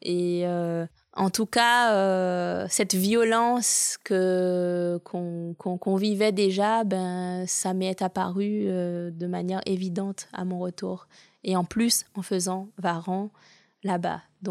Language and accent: French; Guadeloupe; also born or lived in Paris / Montreal; moi, j'ai grandi en Guadeloupe, j'ai vécu toute ma vie là-bas et je vis encore.